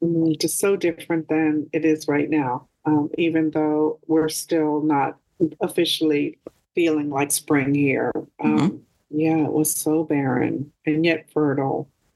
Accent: East Coast, United States; And so to go from where I grew up on the East Coast to that, it was, I had an extreme reaction to it.

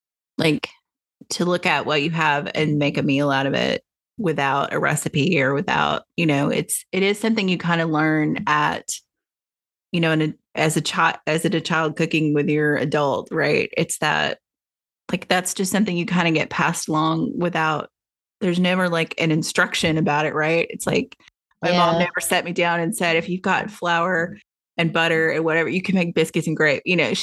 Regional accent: the South, United States; Well, and I think there is something, you know, growing up in the South, that, you know, you do kind of, like, the food is very simple.

